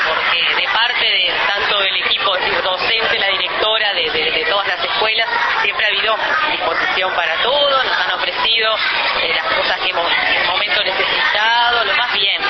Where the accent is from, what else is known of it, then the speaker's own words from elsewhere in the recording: Colonia, Uruguay; yo soy de Colonia en realidad